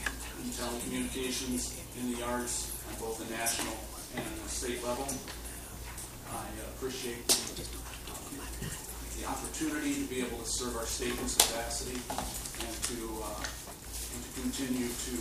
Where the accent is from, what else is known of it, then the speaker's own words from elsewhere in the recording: Winona, Minnesota, United States; I come from Winona.